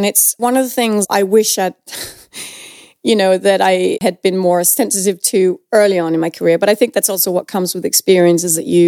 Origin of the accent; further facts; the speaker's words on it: Denmark; English is a second language; I'm a Dane from Denmark in Scandinavia, but I know about theater